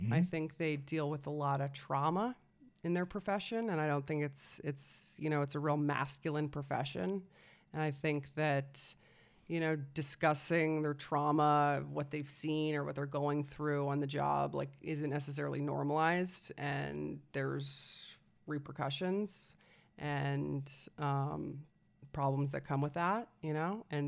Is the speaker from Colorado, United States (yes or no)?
yes; Colorado, United States; It's neighboring to the town I grew up in. And that is Bailey, Colorado.